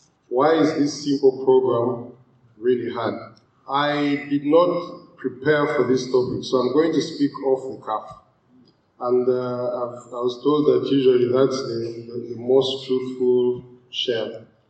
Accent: Uganda; I am from Uganda in East Africa.

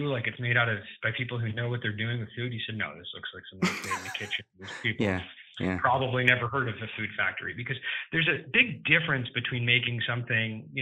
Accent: Switzerland; also born or lived in Chicago / London / California; So I actually was born in Chicago and then grew up internationally. I grew up in Switzerland and London and then ended up in California for high school

